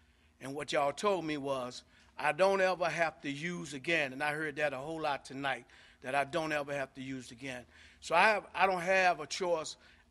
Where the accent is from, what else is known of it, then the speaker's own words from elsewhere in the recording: Baltimore, Maryland, United States; I'm from Baltimore, Maryland.